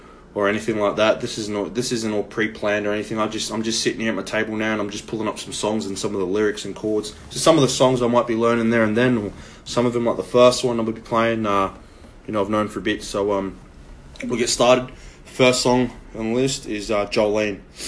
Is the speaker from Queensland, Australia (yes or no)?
yes; Queensland, Australia; now in Long Branch, United States; A little bit about me. I'm from Queensland, Australia. Currently living in Long Branch, New Jersey. I've been living here for about a year now